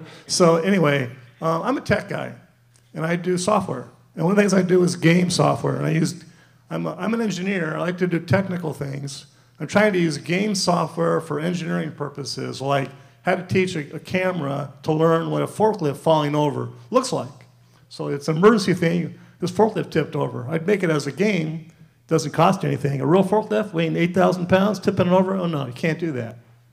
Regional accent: Las Vegas, Nevada, United States; I'm a tech guy, and I'm from Las Vegas

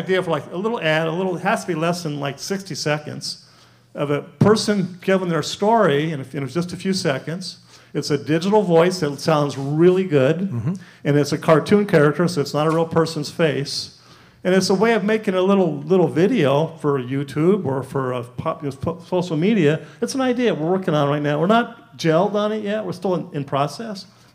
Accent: Las Vegas, Nevada, United States; I'm a tech guy, and I'm from Las Vegas

